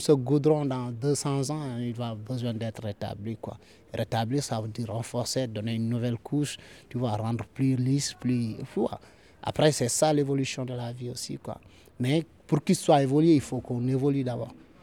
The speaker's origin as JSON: {"language": "French", "region": "Diourbel", "country": "Senegal", "tie": "born there", "said": "Je suis né à Djourbel dans la ville de Cheikh Ahmadou Bamba Khadim Ressol."}